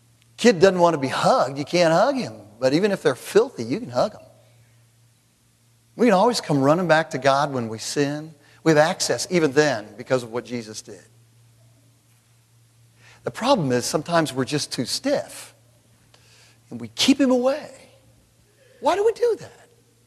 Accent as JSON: {"language": "English", "region": "California", "country": "United States", "said": "I'm from Southern California, and I've been here for 20 years."}